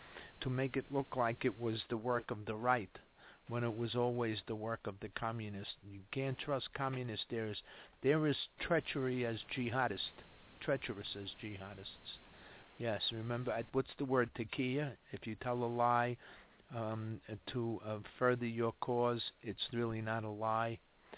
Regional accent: United States; when I was growing up in the America that used to be, you bought preferred stock.

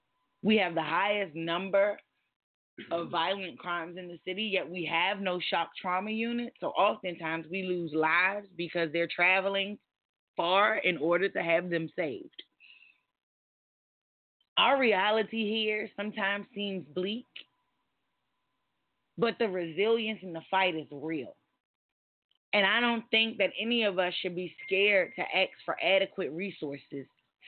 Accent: Washington, District of Columbia, United States; I am from Ward 8, where the discussion of this hospital is

